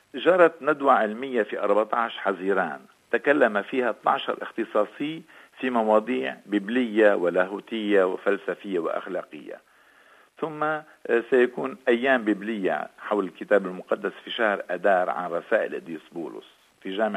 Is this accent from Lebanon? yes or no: yes; Lebanon; وعندنا في لبنان أيضا